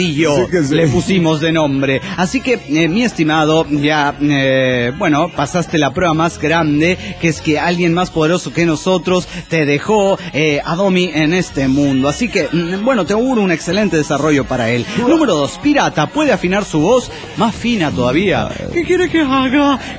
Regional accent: Barranqueras, Chaco, Argentina; de Barranqueras, Chaco, Argentina.

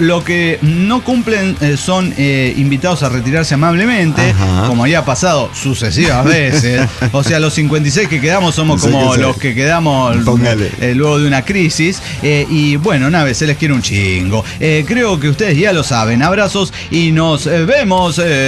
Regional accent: Argentina; born there; nací en Argentina, que es un país hermoso.

